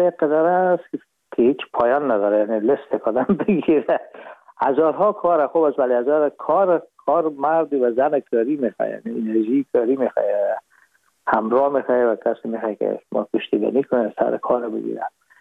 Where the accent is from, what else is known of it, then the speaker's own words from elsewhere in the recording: Afghanistan; moved away; به داخل وطنم دوستا و خشاوند و رفقای قدیمی هستن که دوطلبانه همی کمکی که ما این جمع میکنیم به صحه عمل پیاده میکنن